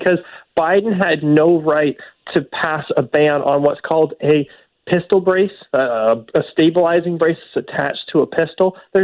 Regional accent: St. Louis, Missouri, United States; I grew up in Lafayette Square

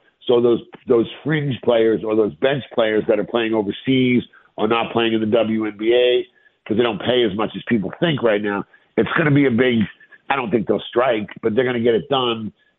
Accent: Boston, Massachusetts, United States; I grew up in Boston with, you know, the Celtics and the Lakers going at it for 10 straight years, right?

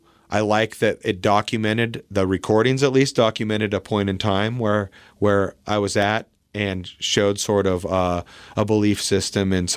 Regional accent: Port Angeles, Washington, United States; We grew up in Port Angeles, mm-hmm.

